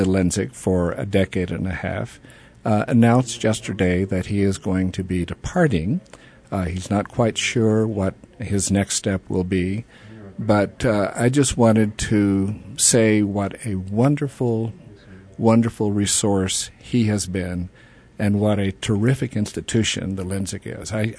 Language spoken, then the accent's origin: English; Carlsbad, New Mexico, United States; But I'm actually a native New Mexican. I grew up in Carlsbad.